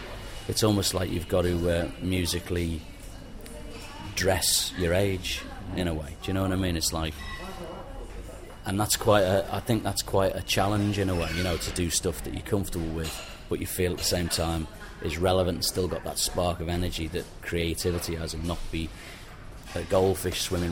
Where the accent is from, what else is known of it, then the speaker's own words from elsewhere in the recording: Liverpool, North West England, United Kingdom; it's about growing up in Liverpool, really, 77 punk rock, you know, and that's really where, you know, I kind of wandered into town when I was 15, 16, down to Matthew Street